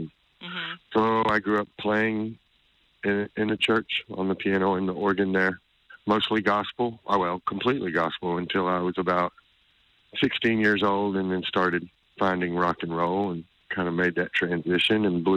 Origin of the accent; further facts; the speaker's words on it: Texas, United States; born there; Because we were from Texas. I was born in Texas.